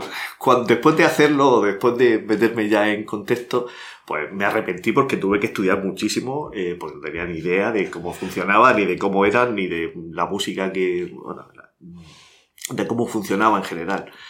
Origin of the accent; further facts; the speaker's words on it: Cartagena, Region of Murcia, Spain; yo no soy de Murcia, soy de Cartagena.